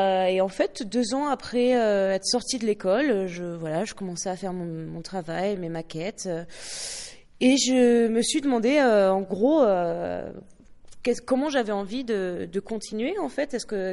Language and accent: French; Caylus, Occitanie, France; quand j'étais ado à Caylus et que je m'ennuyais terriblement l'hiver.